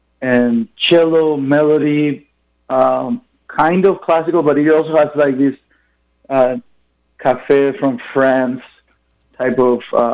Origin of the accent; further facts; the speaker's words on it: Paraguay; it kind of harkens back to my region. You know, I'm from Paraguay